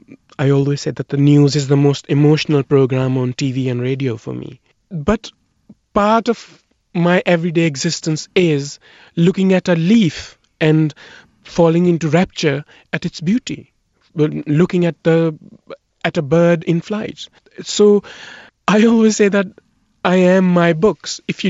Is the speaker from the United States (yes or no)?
no; Pakistan; because I grew up in Pakistan